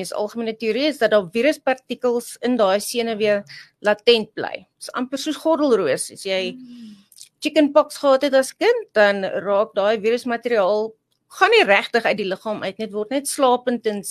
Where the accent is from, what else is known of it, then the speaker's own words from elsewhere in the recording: Secunda, Mpumalanga, South Africa; ek het in Sekunda groot geword